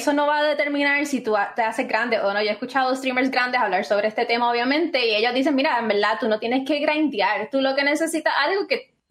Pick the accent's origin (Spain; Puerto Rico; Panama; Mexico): Puerto Rico; expliqué que yo soy de Puerto Rico, tengo una comunidad pequeña, que represento al Caribe